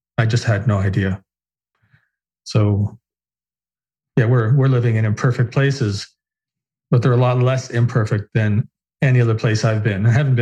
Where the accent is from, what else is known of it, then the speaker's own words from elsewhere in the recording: Canada; And I'm from Canada. I like being a Canadian.